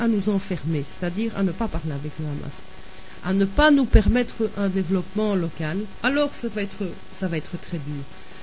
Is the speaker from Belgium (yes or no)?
yes; Belgium; je ne dis pas ça en tant que belge historien